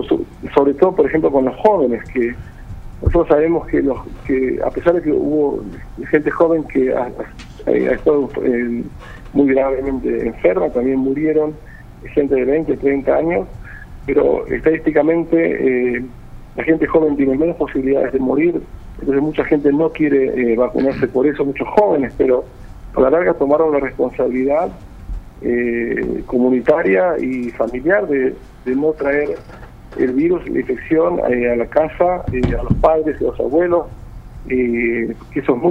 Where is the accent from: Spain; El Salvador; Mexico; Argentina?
Argentina; moved away; lamento como argentino que mi país de origen está pasando una situación tan difícil